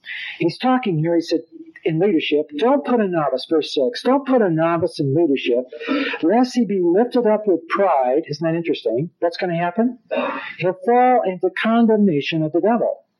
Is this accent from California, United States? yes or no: yes; Los Angeles, California, United States; Now, when I was in my first church, I grew up in Los Angeles, and I pastored a church in a place called Nowhere, California.